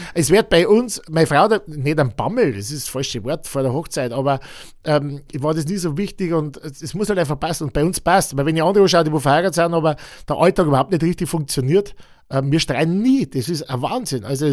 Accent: Alteglofsheim, Bavaria, Germany; Also ich stamme aus Alt-Eglofsheim, Landkreis Rengsburg, südlicher Landkreis, meine Gemeinde mit 3.500 Einwohnern. Bin ich aufgewachsen mit 3 Geschwistern, ja, ganz familiär, konservativ, ganz, wie man es halt vom Dorf her kennt.

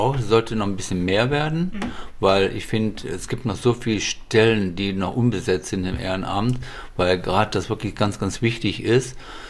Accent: Leverkusen, North Rhine-Westphalia, Germany; born there; da ich ja aus Leverkusen komme, aber ich sage immer so, ich bin in Leverkusen geboren, als Kölner in Leverkusen geboren, sage ich immer so, weil mein Herz ist Köln, mein Leben ist Köln.

